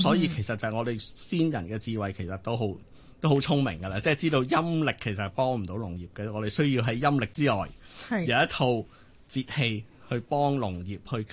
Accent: Guangdong, China; 譬如我哋广东人就扫墓就系清明，大家都会扫墓嘅

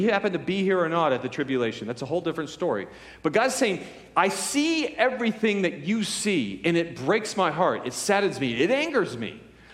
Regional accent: California, United States; Now, I grew up in California, and my whole life, if you ever lived in California, you realize that California has earthquakes.

